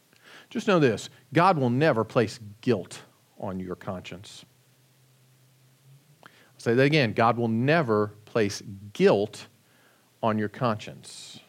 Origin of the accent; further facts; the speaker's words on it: Kentucky, United States; I'm from Eastern Kentucky, or from Kentucky, yeah.